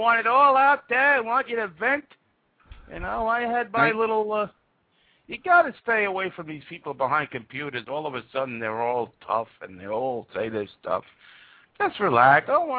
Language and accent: English; Queens, New York, United States; now in Long Island, United States; I was born and bred in Hollis, Queens, at the age of one, and then I moved out to Queens and then Long Island.